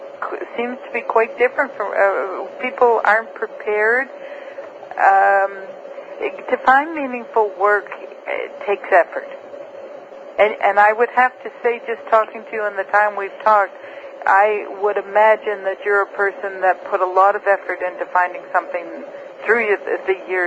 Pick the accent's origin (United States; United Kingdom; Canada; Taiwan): Canada; I'm a Canadian